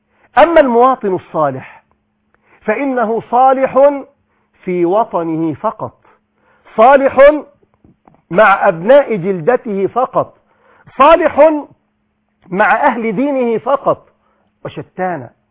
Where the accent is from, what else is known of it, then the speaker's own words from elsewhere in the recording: Egypt; في بلادنا مصر